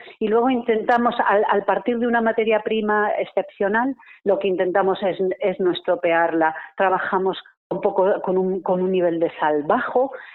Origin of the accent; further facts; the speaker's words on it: Galicia, Spain; Pero luego, siendo gallegas, nos propusimos hacer una conserva de calidad de pulpo